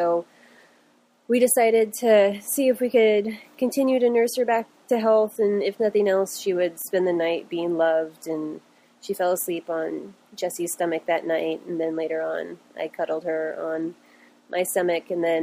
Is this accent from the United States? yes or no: yes; Washington, United States; now in American Samoa; I grew up in Washington State, but with the Park Service, I moved around quite a bit throughout the Pacific Northwest and Southwest, and more recently to the South Pacific in American Samoa.